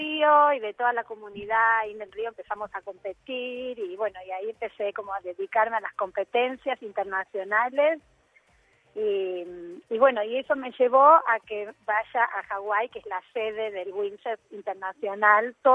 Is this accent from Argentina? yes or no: yes; Buenos Aires, Argentina; yo desde chiquita nací en Capital. Bueno, viví toda la vida en Belgrano